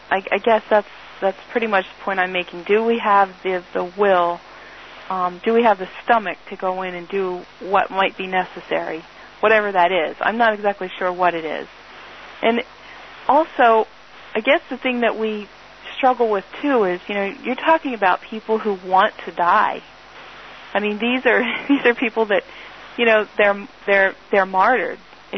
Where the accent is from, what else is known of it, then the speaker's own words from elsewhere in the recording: United States; As an American, just to give you an idea of how emotional this is for all of us